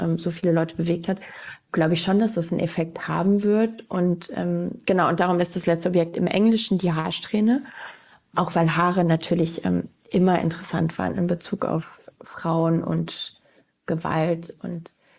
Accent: Munich, Bavaria, Germany; Genau, ich bin Münchnerin.

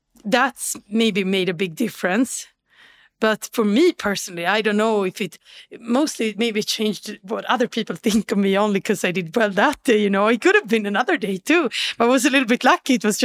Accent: Sweden; English is a second language; You know, I'm from Sweden.

